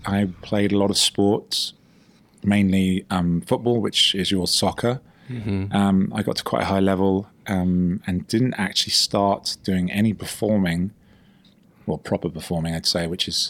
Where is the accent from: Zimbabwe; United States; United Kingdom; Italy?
United Kingdom; No, he's not. I'm British. He's not British.